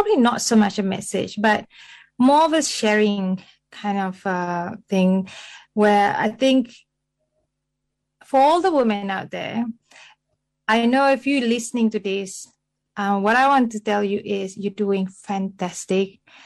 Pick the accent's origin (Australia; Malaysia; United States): Malaysia; Penang; and I'm from Penang, Malaysia.